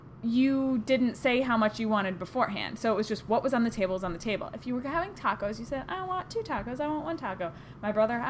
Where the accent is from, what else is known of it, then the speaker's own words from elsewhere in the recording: Norwich, Connecticut, United States; I'm from near the casinos. It's Norwich, near Connecticut.